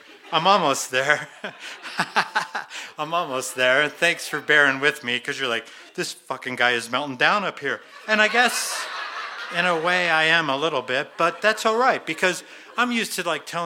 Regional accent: Boulder, Colorado, United States; now in Longmont, United States; I'm a local guy. I grew up in Boulder. We bought a house in Longmont.

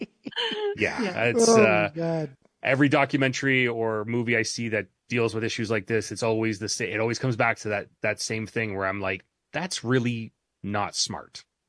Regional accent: Newfoundland and Labrador, Canada; because like I'm from Newfoundland originally, and I like my family hunts elk and moose

